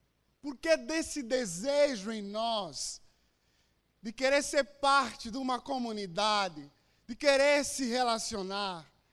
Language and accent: Portuguese; Angola; moved away as an adult; now in Brazil; sou de Angola, estou no Brasil há 8 anos.